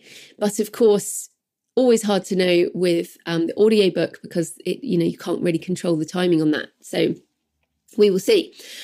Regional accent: Chihuahua, Mexico; So funny that the University of Chihuahua was at the book fair. That's my hometown, which is cool.

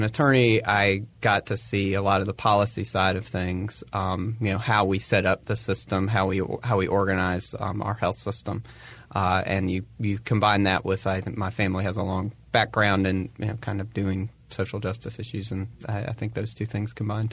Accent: Chapel Hill, North Carolina, United States; Well, there's no question that the main reason is I grew up in Chapel Hill.

